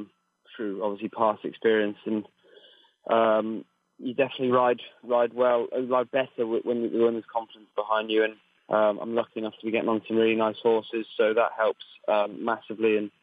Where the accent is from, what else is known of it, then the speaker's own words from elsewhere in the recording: Wales, United Kingdom; now in Gloucestershire, United Kingdom; My stepmom used to have a stud farm up in North Wales, and I grew up hunting. And so I live in Gloucestershire, not far from Cheltenham.